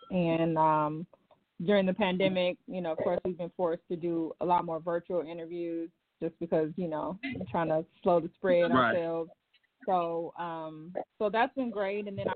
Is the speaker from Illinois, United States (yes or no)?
yes; Chicago, Illinois, United States; We're from Chicago.